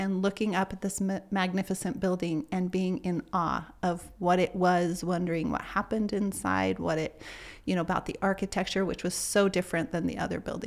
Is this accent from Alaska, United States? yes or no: no; Salt Lake City, Utah, United States; So the first field trip I remember is I grew up in Salt Lake City, and I went to Lowell Elementary School, which was in the Avenues.